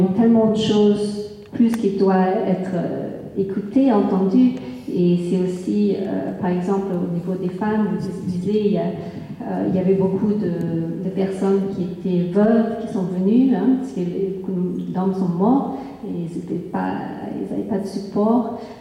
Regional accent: San Francisco, California, United States; je viens de San Francisco et j'enseigne justement un peu sur ce sujet.

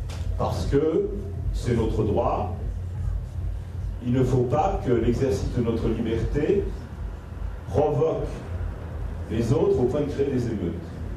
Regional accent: France; Mais comme je suis français, je ne suis pas souverainiste.

